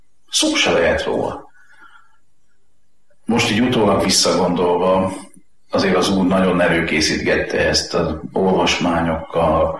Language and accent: Hungarian; Zalaudvarnok, Zala, Hungary; also born or lived in Zalaszentgrót; paraszti származású ember vagyok. Szülővárosom Zalaszengó, mert csak ott volt szülő otthon. De én Zalaudvarnakon nőttem föl, és azt a helyet tartom szülőfalunknak.